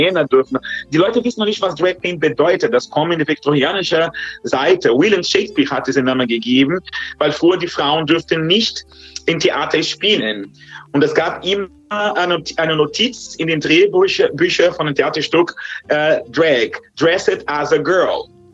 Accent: Brazil; German is a second language; Also in dem Land, wo ich herkomme, in Brasilien.

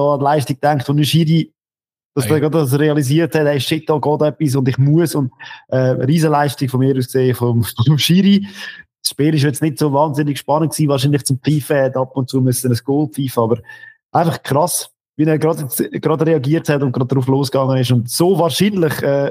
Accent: Switzerland; Das hätte man einfach müssen haben als Schweizer, wenn man Fußball gefangen hat.

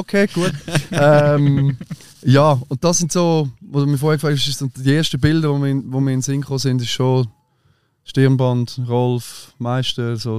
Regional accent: Unterlunkhofen, Aargau, Switzerland; ich habe 20 Jahre im Aargau gewohnt, gell? Okay, ich bin in Unterlunkhofen aufgewachsen, ich bin in Bremgarten in die Schule

